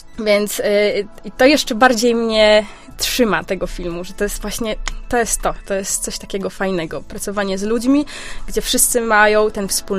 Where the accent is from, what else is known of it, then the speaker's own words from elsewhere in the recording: Zdzieszowice, Opole Voivodeship, Poland; now in Warsaw, Poland; ja teraz studiuję w Warszawie, ale z Opola, czy tam ze Zdzieszowic mojej rodzinnej miejscowości mam dalej do Warszawy, niż bym miała do Pragi tutaj czeskiej, prawda?